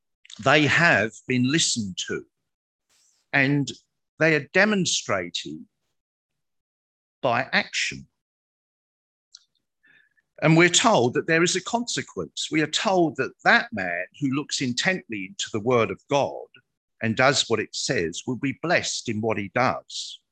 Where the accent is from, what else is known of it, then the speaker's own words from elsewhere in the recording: England, United Kingdom; now in Australia; because of an Englishman, I automatically go to the Oxford. And because I'm now an Australian, I also go to Macquarie.